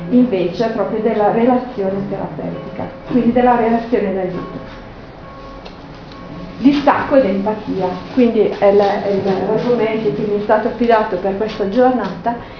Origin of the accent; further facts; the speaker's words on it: Brescia, Lombardy, Italy; Poi io vengo da Brescia, per cui da noi c'è proprio il concetto del lavoro